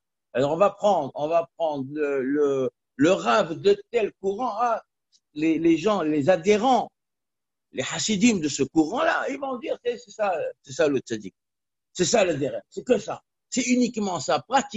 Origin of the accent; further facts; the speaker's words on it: Tunisia; Alors nous, on est de Tunisie, les autres, ils sont d'Algérie.